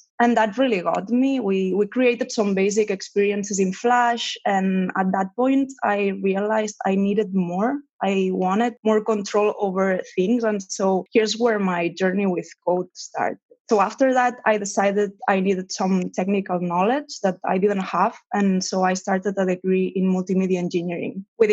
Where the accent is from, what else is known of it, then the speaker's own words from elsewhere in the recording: Barcelona, Catalonia, Spain; English is a second language; now in Boston, United States; I am from the beautiful city of Barcelona that I miss a lot. And I am currently living in Boston. So when I was a kid, I went to school in Barcelona